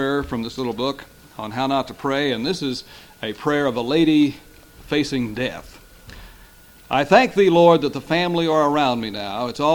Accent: San Marcos, Texas, United States; I come from San Marcos, Texas, and that is located in Hays County.

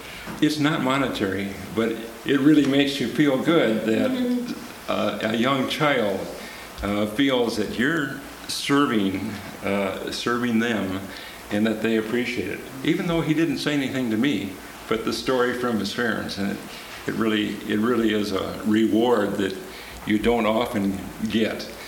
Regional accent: Hopkins, Minnesota, United States; I'm from Hopkins, Minnesota

